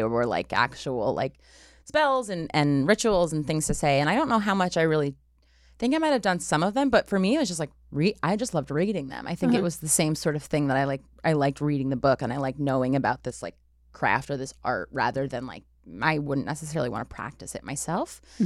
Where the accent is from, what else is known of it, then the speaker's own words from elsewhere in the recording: Massachusetts, United States; I mean, I grew up in Massachusetts, so it was right there. I mean, it wasn't really. I'm from a different part, but it was there.